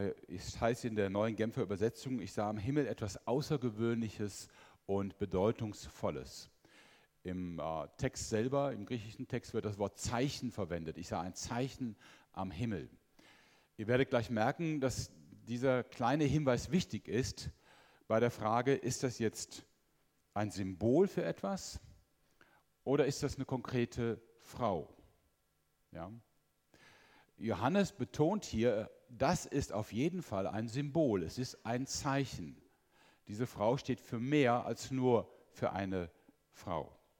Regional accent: Mönchengladbach, North Rhine-Westphalia, Germany; Ich komme eigentlich aus Mönchengladbach, das ist meine Heimatstadt. Und wir Linksrheiner sind so ein bisschen berüchtigt für unseren Humor.

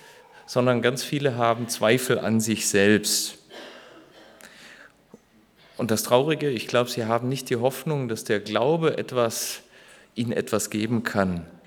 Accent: Baden-Württemberg, Germany; now in Cologne, Germany; ich bin Schwabe. Das gehört zu meiner Identität. Ich komme auch aus sehr kleinstädtischen Umgebungen, also nicht wie jetzt aus Köln, wo wir zurzeit leben, sondern da, wo noch jeder jeden kennt.

